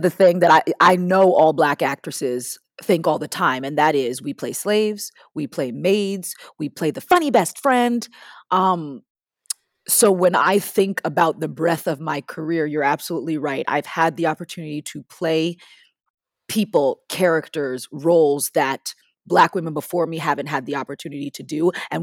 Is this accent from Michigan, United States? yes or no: no; New Jersey, United States; I'm actually from Jersey.